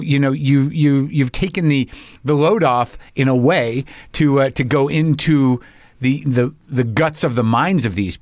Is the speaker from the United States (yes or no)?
no; Belarus; I'm from Belarus.